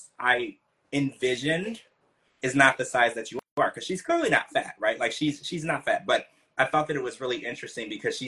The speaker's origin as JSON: {"language": "English", "region": "Louisiana", "country": "United States", "tie": "born or raised there", "said": "You know, I grew up in Louisiana, so there was a lot of witchcraft and voodoo and stuff"}